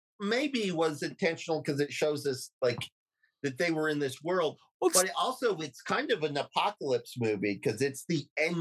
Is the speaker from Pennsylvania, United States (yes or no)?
no; Utah, United States; Do we really want to talk about how damaging it was growing up in Utah as weird?